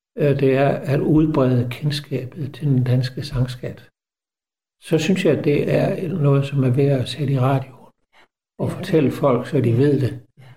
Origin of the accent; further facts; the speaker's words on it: Region of Southern Denmark, Denmark; jeg kommer fra Sundeved, og så er vi lidt snakket, det er nok noget andet end det, vi snakker her uge